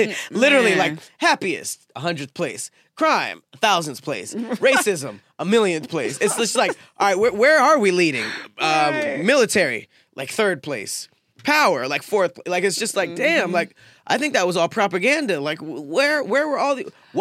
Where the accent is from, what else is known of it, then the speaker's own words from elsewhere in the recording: United States; I'm American.